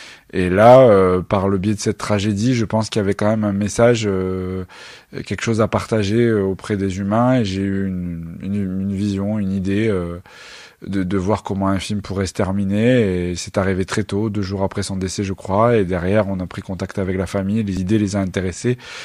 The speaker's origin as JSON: {"language": "French", "town": "Narbonne", "region": "Occitanie", "country": "France", "tie": "born or raised there", "said": "en tout cas dans ma jeunesse, à Narbonne"}